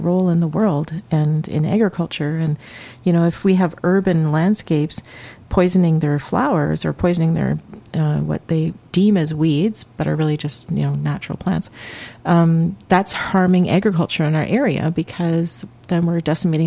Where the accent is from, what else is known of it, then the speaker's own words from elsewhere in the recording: Toronto, Ontario, Canada; also born or lived in Western Canada; I grew up in Toronto and then we moved out west where I lived in a very small town, smaller than this room. And it was agricultural by nature.